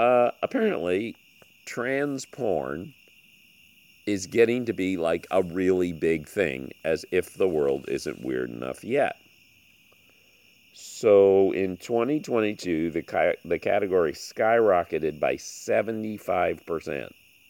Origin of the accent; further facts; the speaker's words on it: Philippines; frankly, I grew up in the Philippines with the ladyboy phenomenon, so none of this shocks me.